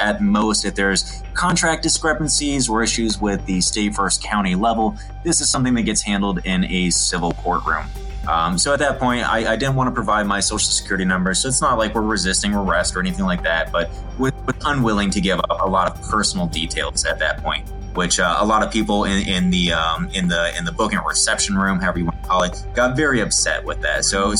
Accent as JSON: {"language": "English", "region": "Florida", "country": "United States", "said": "Like, I'm from Florida."}